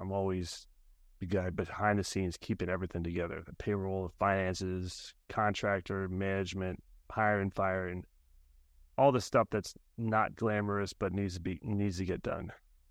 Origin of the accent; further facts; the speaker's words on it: Bethesda, Maryland, United States; But I grew up in Bethesda, Maryland, went to school up in New Hampshire for business administration